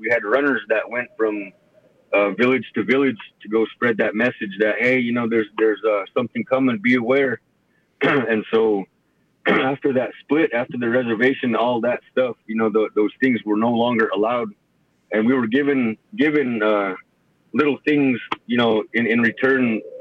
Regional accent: Duck Valley, Nevada, United States; I'm from the Duck Valley Shoshone Paiute Tribe. My mom is from the Fort McDermitt Paiute Shoshone Tribe.

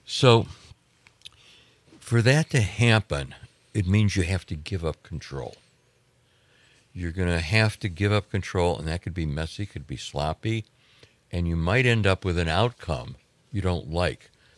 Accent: Illinois, United States; I grew up on the South Side. White Sox.

